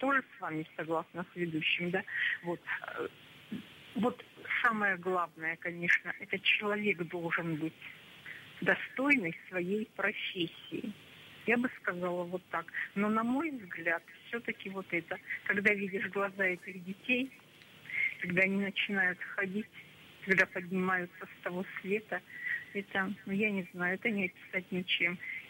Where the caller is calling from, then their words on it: Vladikavkaz, North Ossetia–Alania, Russia; Я вам звоню из Владикавказа, Северная Осетия, Алания.